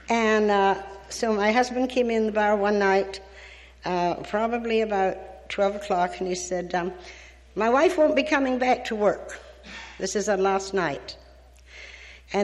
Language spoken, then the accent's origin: English; Scotland, United Kingdom; now in United States; I mean, I'm from Scotland. I don't know about Zuma Beach or Malibu